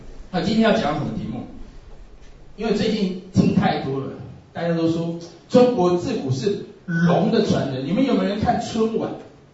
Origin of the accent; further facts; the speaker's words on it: Taiwan; 我是台湾来的，因为台胞气不过了